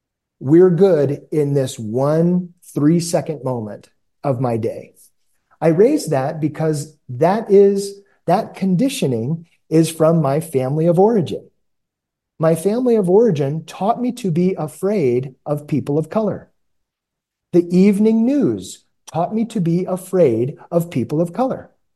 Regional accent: El Paso, Texas, United States; also born or lived in Dallas; now in Albuquerque, United States; Grew up in El Paso, Texas, and have slowly moved east to Dallas. I've spent most of my life in Dallas.

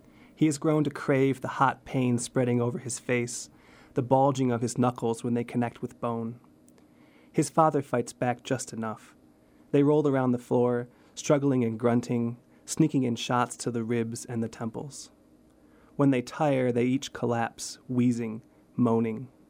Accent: Michigan, United States; Actually, I'm from Michigan, so I'm not from Detroit, but from nearby.

